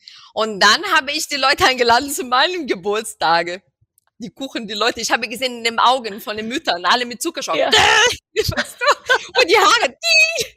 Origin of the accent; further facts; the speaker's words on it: Rio de Janeiro, Brazil; Und ich komme aus Rio und bei uns wird viel...